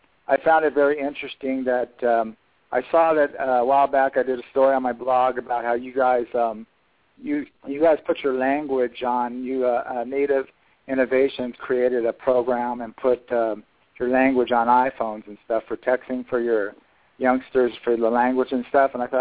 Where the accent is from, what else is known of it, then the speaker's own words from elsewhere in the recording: San Diego, California, United States; also born or lived in Arizona; now in Tucson, United States; I'm actually from California, but I live in Arizona. I live in Tucson. And I grew up in both places, in San Diego and in Arizona.